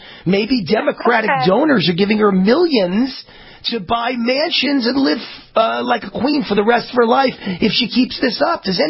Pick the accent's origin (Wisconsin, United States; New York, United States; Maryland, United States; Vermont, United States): New York, United States; As a kid growing up in New York, I knew what he did, and I don't care.